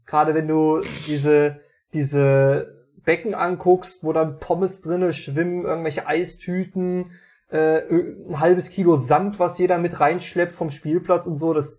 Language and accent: German; Meiningen, Thuringia, Germany; bei uns in Meiningen war es tatsächlich immer so